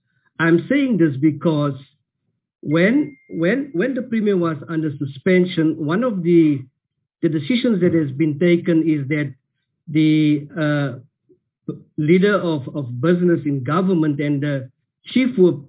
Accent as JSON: {"language": "English", "region": "North West", "country": "South Africa", "said": "My heart is bleeding because I'm coming from the Northwest Province."}